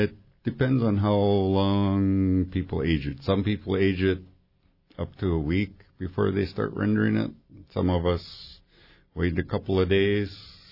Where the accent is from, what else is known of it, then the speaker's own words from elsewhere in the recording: Metlakatla, Alaska, United States; now in Hoonah, United States; So, actually, on the certificates that they gave me, they have Metlakatla, and I'm originally from Metlakatla, but I live in Hoonah, so...